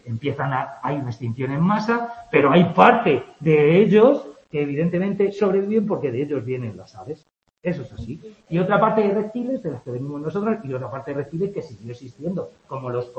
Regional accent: Madrid, Community of Madrid, Spain; Es como los madrileños que nos creemos que no tenemos acento y va afuera y dicen, ¿qué acento tienes? Uy, madre. En Madrid tenemos acento

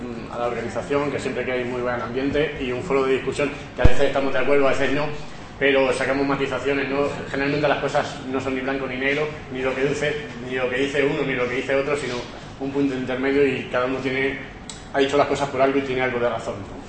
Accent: Valencia, Valencian Community, Spain; Realmente yo soy de Valencia y soy de Valencia y de Valencia.

